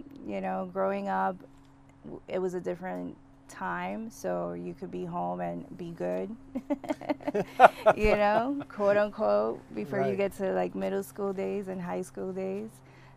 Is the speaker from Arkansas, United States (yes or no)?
no; Miami, Florida, United States; moved away as an adult; Drugs are like second nature, you know, so that's growing up in Miami.